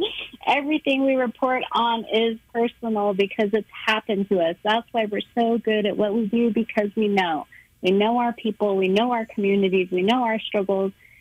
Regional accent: United States; I am a Native person. I am Native American. I am a proud citizen of the Navajo Nation. I had come from a strong lineage of matriarchs. My people suffered. My family suffered.

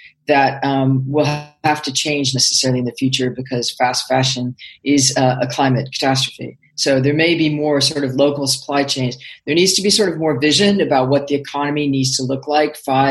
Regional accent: United States; He's English and I'm American.

